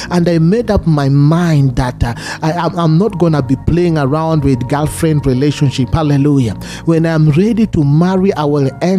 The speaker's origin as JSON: {"language": "English", "country": "Kenya", "moved": "yes", "lives_now": "Chicago, United States", "said": "I remember when I came from Kenya to Chicago, I suffered what we call culture shock."}